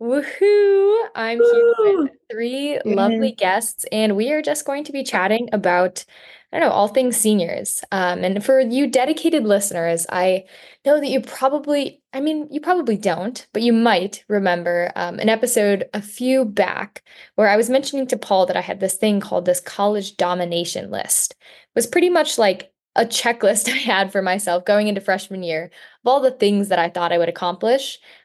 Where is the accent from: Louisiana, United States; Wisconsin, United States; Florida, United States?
Wisconsin, United States; Hudson; And I'm originally from Hudson, Wisconsin.